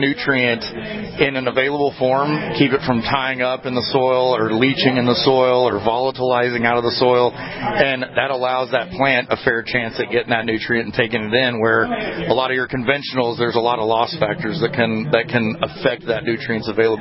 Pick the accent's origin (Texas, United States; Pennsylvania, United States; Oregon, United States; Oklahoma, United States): Texas, United States; I'm from Texas, and this is glorious, I can tell you.